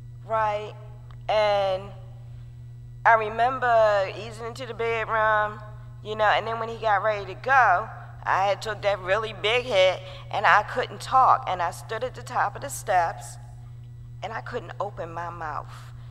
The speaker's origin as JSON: {"language": "English", "town": "Baltimore", "region": "Maryland", "country": "United States", "also_born_or_lived": "Fayetteville, North Carolina", "said": "I do need to let you know that I am from Baltimore, Maryland."}